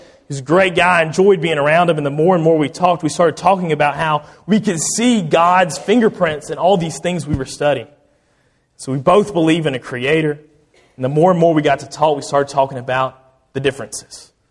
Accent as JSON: {"language": "English", "town": "Prattville", "region": "Alabama", "country": "United States", "tie": "born or raised there", "said": "I grew up in Prattville."}